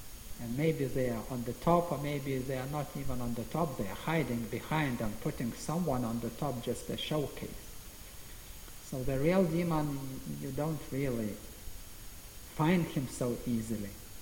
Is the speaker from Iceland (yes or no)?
no; Lithuania; English is a second language; Even in Lithuania, I'm from Lithuania, it's 3 million population country.